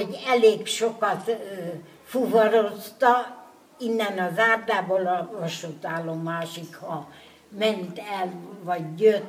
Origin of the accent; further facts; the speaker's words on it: Tiszaújfalu, Hungary; born there; Állítólag én vagyok itt a falu legöregebbje. Én már itt születtem, Tiszaújfalon.